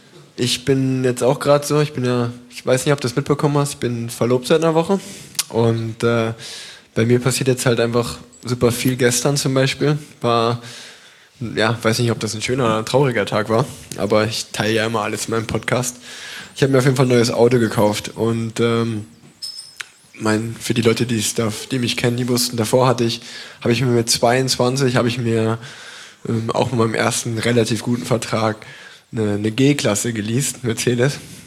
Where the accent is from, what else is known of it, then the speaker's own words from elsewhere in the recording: Unna, North Rhine-Westphalia, Germany; Und wir sind halt in Unna vorbeigefahren, wo ich aufgewachsen bin